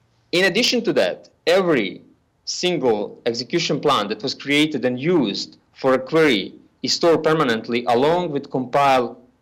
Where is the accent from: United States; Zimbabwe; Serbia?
Serbia; I'm from Serbia, Scott.